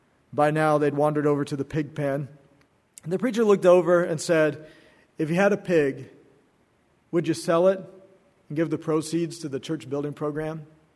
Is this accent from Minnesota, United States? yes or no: no; South Carolina, United States; and I was from South Carolina, and it made me feel right at home